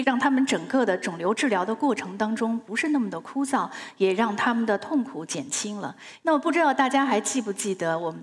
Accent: Beijing, China; 由于我是在清华大院里长大的，还有我的幼儿园同学，那么都可能是在我的筹款范围之内。

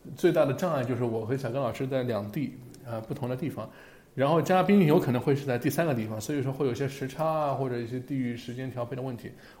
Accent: Pittsburgh, Pennsylvania, United States

